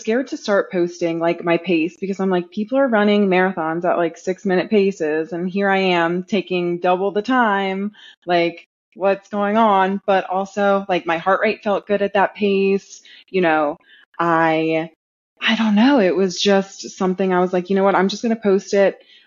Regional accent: Maryland, United States; So it was, I am from Maryland. I ran that race in Maryland in like late October.

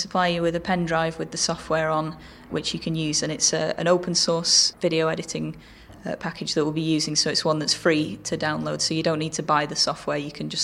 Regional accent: Manchester, North West England, United Kingdom; I'm a student from Manchester.

